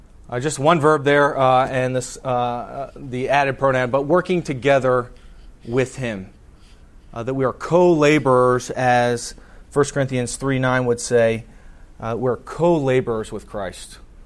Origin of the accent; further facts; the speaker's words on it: Maryland, United States; also born or lived in Dallas; I grew up in Howard County here in Maryland and then spent my years in exile in Dallas.